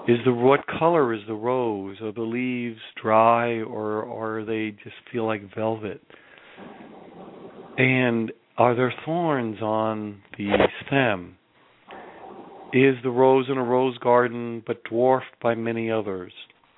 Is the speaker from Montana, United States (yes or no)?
no; New York City, New York, United States; I'm from New York City, so I say the yo deal here.